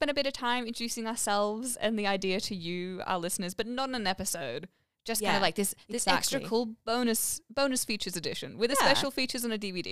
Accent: Victoria, Australia; now in Canberra, Australia; So I'm not from Canberra originally. I grew up in Victoria, so still in Australia, not Victoria, Canada, just for clarification.

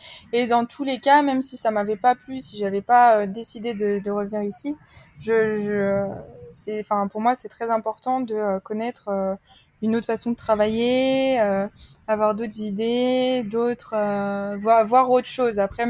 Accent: France; j'ai été élevée en France avec des valeurs françaises

